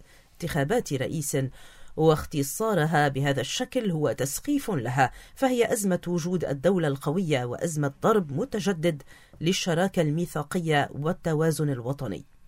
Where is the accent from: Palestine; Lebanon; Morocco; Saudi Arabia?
Lebanon; فيما بيننا كلبنانيين